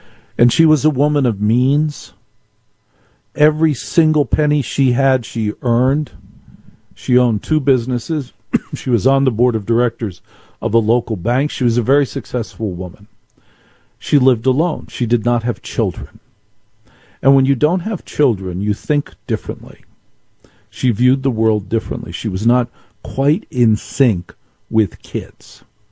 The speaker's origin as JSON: {"language": "English", "region": "New Jersey", "country": "United States", "tie": "born or raised there", "said": "Because, you know, I was raised in North Jersey, and everything's a deal."}